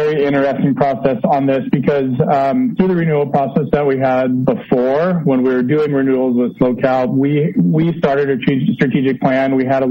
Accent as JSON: {"language": "English", "town": "Valencia", "region": "California", "country": "United States", "tie": "born or raised there", "said": "I grew up down in Valencia, so I was kind of northern LA County."}